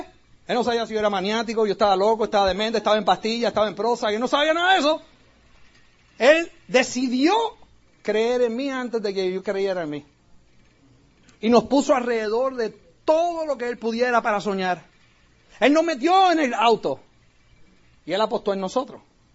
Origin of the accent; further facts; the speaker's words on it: Puerto Rico; Acuérdate, yo soy puertorriqueño.